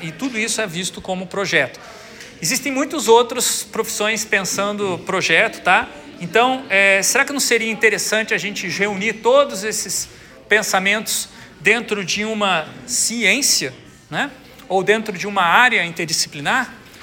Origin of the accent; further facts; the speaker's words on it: Brazil; de enquanto brasileiros, de valorizar aquilo que nós fizemos aqui já no passado